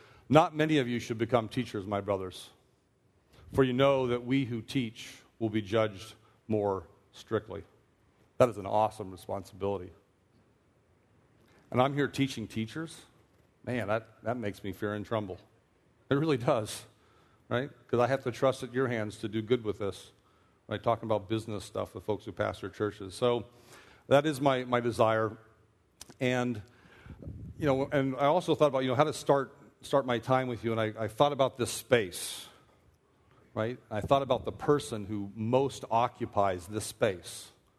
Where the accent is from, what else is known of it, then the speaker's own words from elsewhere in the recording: Myrtle Beach, South Carolina, United States; born there; I was born when he was a chaplain in the United States Air Force. I was born in Myrtle Beach.